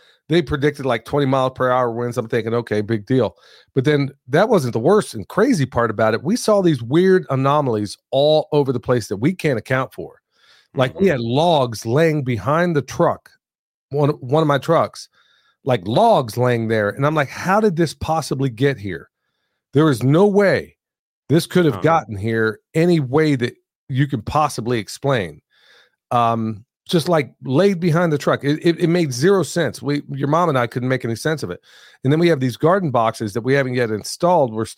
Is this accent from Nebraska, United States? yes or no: no; Oklahoma, United States; I know I've grown up in the Midwest. Okay. I grew up in Oklahoma, so I know what a tornado and tornado damage looks like.